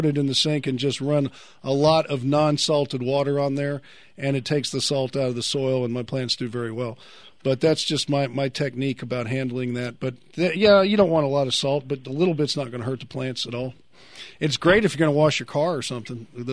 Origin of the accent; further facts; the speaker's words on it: Fort Worth, Texas, United States; since I grew up in Fort Worth, I used to smell it as it was cooking.